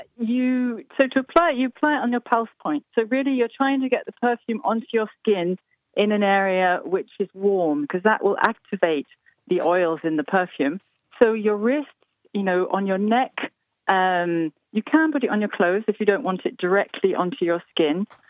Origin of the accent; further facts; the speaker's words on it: France; I was brought up in France, and it makes me smile with a feeling of affection.